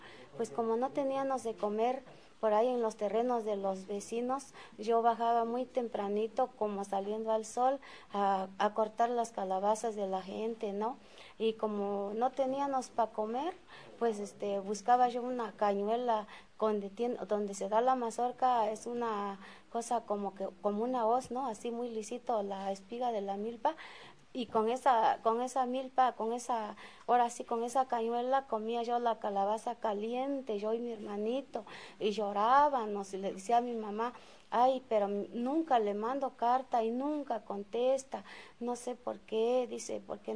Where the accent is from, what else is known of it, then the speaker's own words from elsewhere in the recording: San Pedro Ixtlahuaca, Oaxaca, Mexico; born there; Yo nací en San Pedro Ixtlahuaca, Centro Oaxaca.